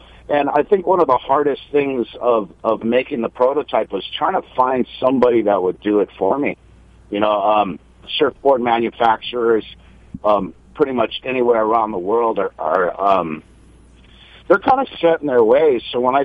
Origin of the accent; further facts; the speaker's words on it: Hawaii, United States; So being born and raised in Hawaii and paddling canoes in my childhood